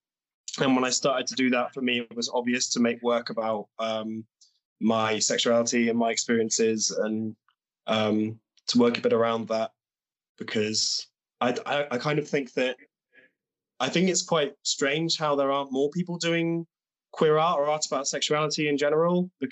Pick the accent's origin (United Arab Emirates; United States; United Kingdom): United Kingdom; Bristol, South West England; now in Leipzig, Germany; I live in Leipzig, Germany, but I'm originally from Bristol